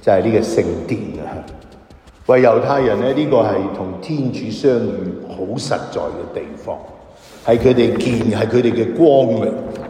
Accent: Hong Kong; 我哋由香港嚟咗日本

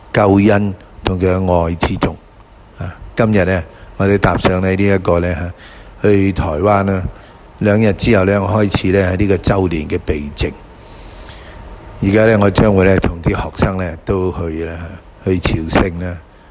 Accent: China; 我是中国人，有这个说话上心

